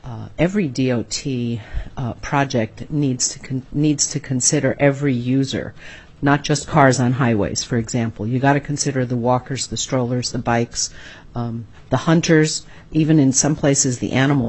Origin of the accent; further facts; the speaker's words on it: New York City, New York, United States; I was born and raised in New York City. My grandmother lived on a 10-acre farm on Staten Island.